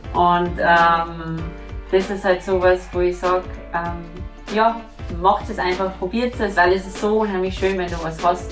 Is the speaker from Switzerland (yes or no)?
no; Austria; nochmal in Österreich zu spielen, weil das ist dann mein Heimatland und so.